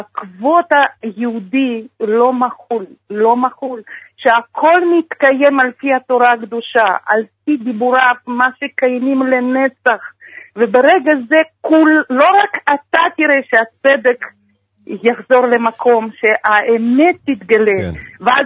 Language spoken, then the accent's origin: Hebrew; Russia; now in Israel; ואני אשכנזיה, אני חוזרת בתשובה, אני מרוסיה.